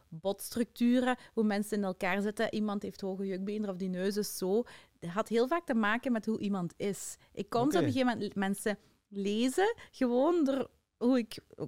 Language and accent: Dutch; Tongeren, Limburg, Belgium; now in Pelt, Belgium; Ik ben van Tongeren, daar zeggen ze dan ook zo. Ja. Ik denk hier in Pelt zeggen ze dat ook nog